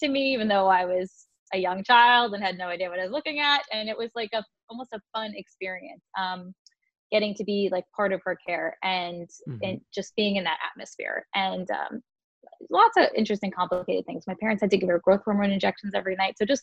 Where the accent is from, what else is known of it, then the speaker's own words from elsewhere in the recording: New York, United States; So I grew up on Long Island. My family still lives there.